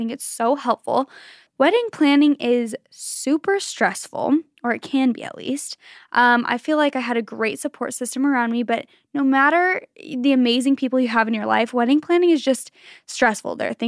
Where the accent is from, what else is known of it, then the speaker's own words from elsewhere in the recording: Germany; I'm from Germany, and here it is very normal to set up the tree on Christmas Eve or just a couple of days before.